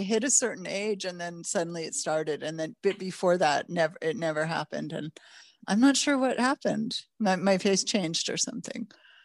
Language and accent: English; Los Angeles, California, United States; also born or lived in Toronto, Canada / Mexico; I was born in Toronto, Canada, raised in Los Angeles. Yeah, secret Canadian. And my parents are both from England. They met in Canada, and but we left Canada when I was pretty young, around four, and then I lived in Mexico for a year with them